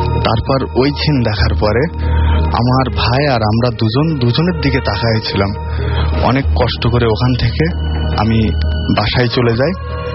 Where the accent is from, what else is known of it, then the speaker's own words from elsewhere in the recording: Satkhira, Khulna Division, Bangladesh; আমি আমার home district Satkhira.